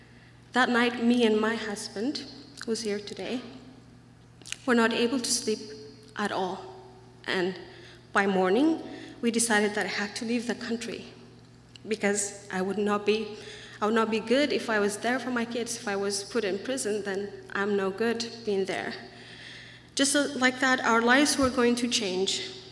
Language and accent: English; Eritrea; English is a second language; moved away; A few years back, when I was still living a normal life in my home country, Eritrea, and that is in East Africa